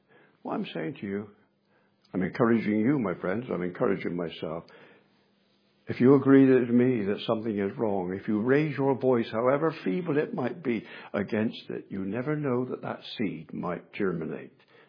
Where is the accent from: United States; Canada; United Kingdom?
United Kingdom; Bristol, South West England; I'm a Bristolian, you might tell from my accent. When I was a boy, I lived in Bristol. I was brought up in Bristol.